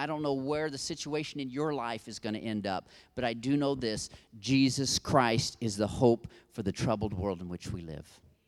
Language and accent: English; Brazil; I grew up in Brazil, is where I learned to speak Portuguese.